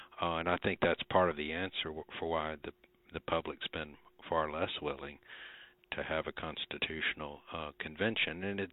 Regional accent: Alabama, United States; the thing I would tell constitutional reformers in my home state

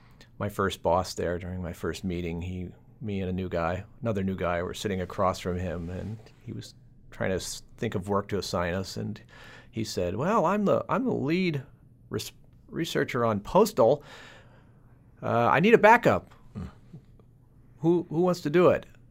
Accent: Ohio, United States; now in New York City, United States; Growing up in Ohio, I was aware only of thin yellow beer that came in cans that one often slammed.

